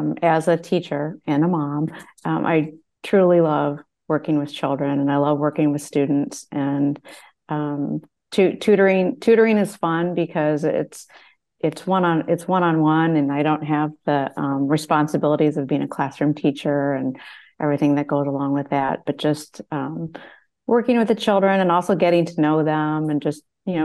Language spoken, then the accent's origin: English; Michigan, United States; also born or lived in Detroit / Indiana / Chicago; now in Jacksonville, United States; I'm a Midwesterner at heart. I was born in Detroit, grew up in Michigan, went to school in Indiana, lived in Chicago for 12 years, and we are currently living in Jacksonville, Florida.